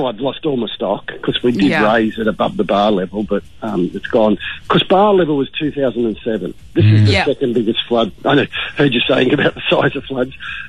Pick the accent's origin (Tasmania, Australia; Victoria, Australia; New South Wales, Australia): New South Wales, Australia; Sydney; I grew up in Sydney and you don't know your next door neighbours.